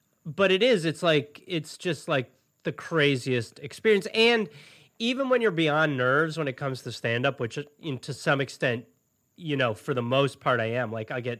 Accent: Wisconsin, United States; Yeah, I was raised in Wisconsin.

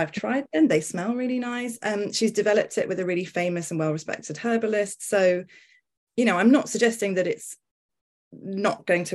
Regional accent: United Kingdom; I'm also British.

